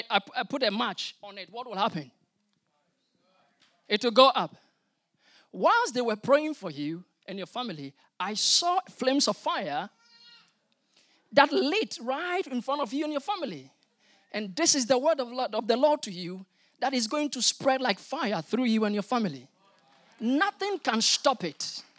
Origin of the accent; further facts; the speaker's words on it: Ghana; moved away as an adult; also born or lived in Denmark; now in Wales, United Kingdom; we've been in Wales for getting to 2 years now. I'm not from Denmark, but I'm from Ghana. We lived in Denmark. My wife is Dane.